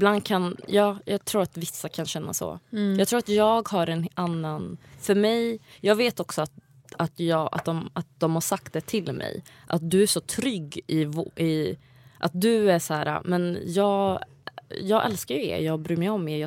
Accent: Värmland, Sweden; Jag är från Värmland.

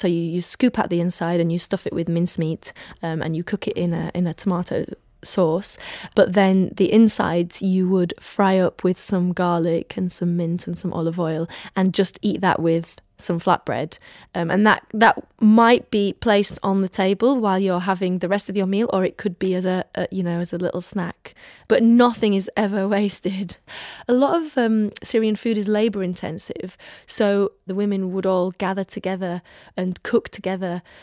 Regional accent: Iraq; very similar to what I grew up with in Iraq.

